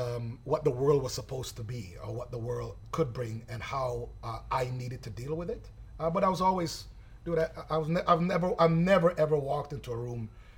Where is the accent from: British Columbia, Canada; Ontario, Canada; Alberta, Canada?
Ontario, Canada; Oakville; So me moving to Canada, growing up in Oakville